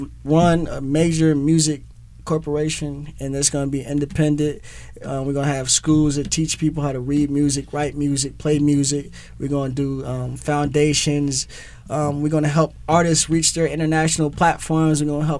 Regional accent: Indianapolis, Indiana, United States; The last stop on the tour is my hometown, Indianapolis, Indiana, August 16th.

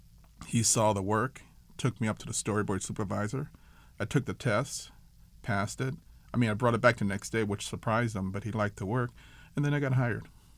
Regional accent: Los Angeles, California, United States; born there; I was born in Los Angeles, in a part of the town that people call South Central, but it was like, at the time, it was just Los Angeles, about 54th and Vermont, 59th and San Pedro, that area.

